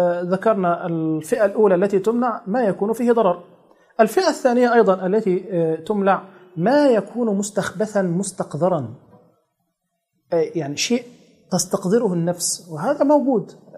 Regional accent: Egypt; عندنا في مصر

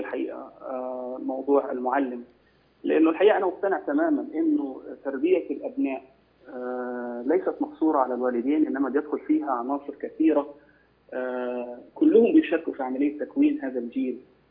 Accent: Egypt; إحنا عندنا في مصر

